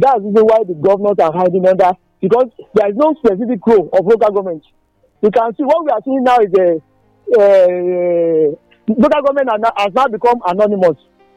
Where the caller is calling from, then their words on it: Milan, Lombardy, Italy; Yeah, Larry, I'm calling you from Milano.